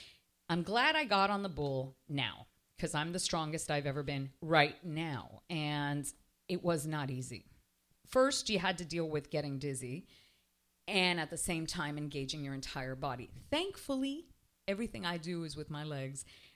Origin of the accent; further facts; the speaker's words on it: Coral Gables, Florida, United States; a new restaurant here in Coral Gables, my hometown, called Ad Lib.